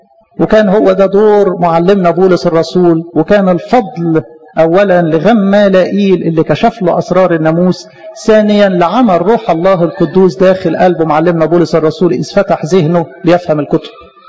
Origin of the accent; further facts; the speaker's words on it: Egypt; اعتزاز إن أنا مصري واعتزاز إن أنا من أصل فرعوني، أنا مش عربي.